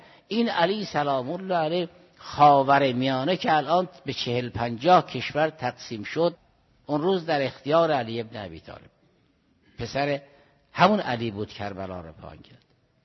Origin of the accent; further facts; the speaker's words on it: Iran